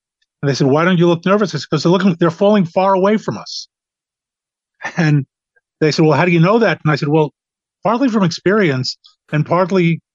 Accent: New York, United States; Well, I grew up in New York, went to college in Stony Brook on Long Island, graduate school at the University of Chicago.

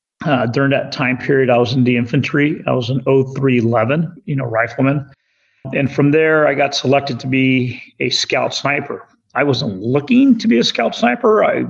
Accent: Oxnard, California, United States; I grew up here in Oxnard, California. My parents came from Mexico as immigrants. They worked the fields, and basically we lived in a predominantly a Mexican neighborhood, so called the barrio.

